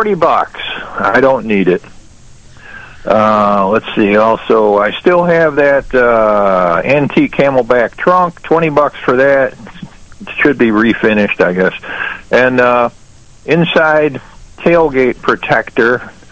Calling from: Wyoming Dale, New York, United States; I am calling from the Wyoming Dale area.

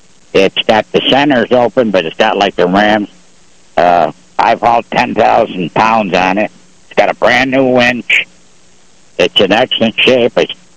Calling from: Canisteo, New York, United States; Canisteau, New York.

